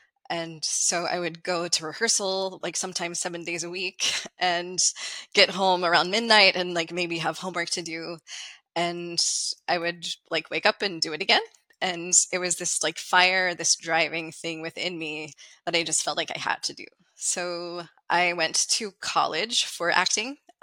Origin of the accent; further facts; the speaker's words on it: West Virginia, United States; So I grew up in West Virginia. My parents are from a really incredibly small town in northern West Virginia called Preston County.